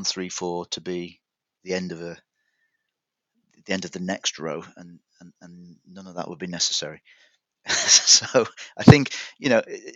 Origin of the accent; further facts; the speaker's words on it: Yorkshire and the Humber, United Kingdom; I say this as a Yorkshireman